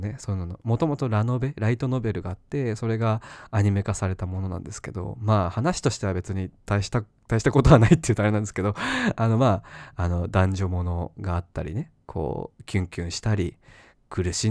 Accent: Saitama, Japan; あの地元は埼玉だけど

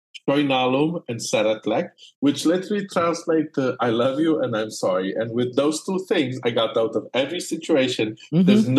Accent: Romania; that's because I'm of Romanian. I was born and bred in Romania

